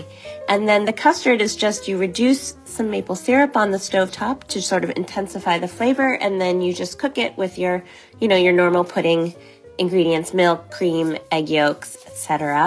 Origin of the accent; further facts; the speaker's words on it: New England, United States; I grew up in New England, so I'm very partial to anything maple.